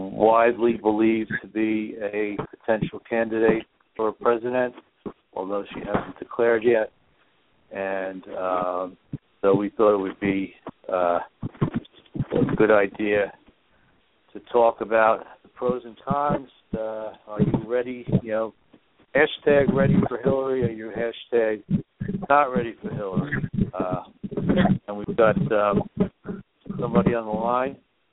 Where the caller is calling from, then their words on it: New Jersey, United States; I'm calling from New Jersey